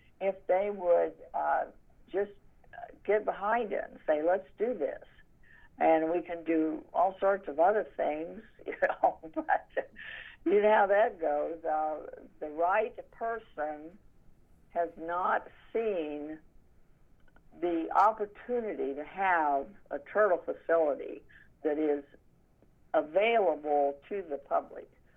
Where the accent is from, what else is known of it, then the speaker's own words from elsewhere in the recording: Hillsboro, Illinois, United States; I grew up in Hillsboro, Illinois